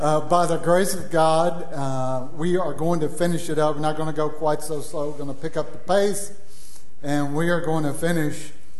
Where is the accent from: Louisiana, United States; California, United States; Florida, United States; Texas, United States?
Louisiana, United States; When I was growing up in Louisiana, I remember my father trying to grow three things, plant-wise.